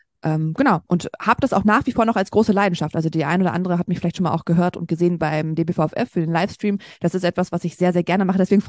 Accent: Braunschweig, Lower Saxony, Germany; also born or lived in Berlin; Und bin jetzt mittlerweile, beim letzten Mal haben wir uns noch in Berlin gesehen, nach Braunschweig, meine Heimatstadt, zurückgezogen.

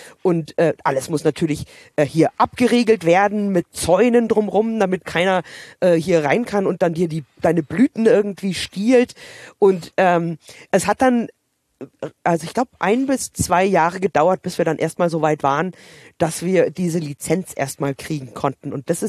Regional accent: Canada; Nee, also das gab's bei uns in Kanada auch überhaupt nicht. Also ich muss auch sagen, dass die Kanadier wesentlich entspannter hinsichtlich Cannabiskonsum sind.

